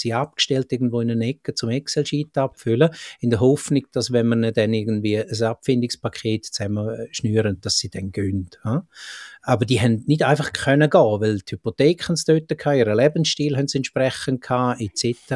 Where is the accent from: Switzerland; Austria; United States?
Switzerland; Rotenbrunnen, Grisons; also born or lived in Zillis; ich bin in Graubünden aufgewachsen, in Rotenbrunnen und Zillis. Zillis, für die es nicht kennen, 350 Einwohner, ist das Bergdorf auf 1000 Meter da oben.